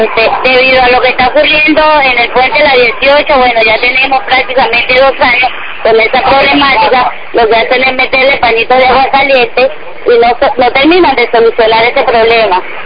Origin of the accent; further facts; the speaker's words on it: Venezuela; merecemos vivir dignamente como venezolanos que somos, con la riqueza que tenemos.